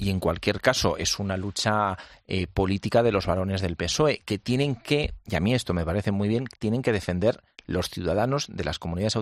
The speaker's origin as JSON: {"language": "Spanish", "town": "Almansa", "region": "Castilla-La Mancha", "country": "Spain", "said": "Claro, yo soy de Almansa, además."}